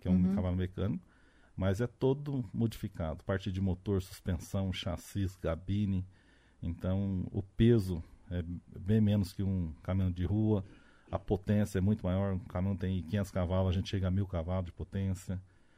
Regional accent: Londrina, Paraná, Brazil; No caso, sou de Londrina, então eu prefiro a pista de Londrina.

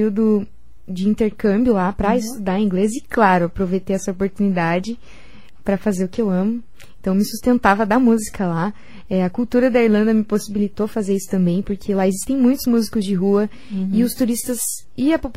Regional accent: Brazil; eu colocava uma música ou outra brasileira para falar que eu vim do Brasil e tudo mais.

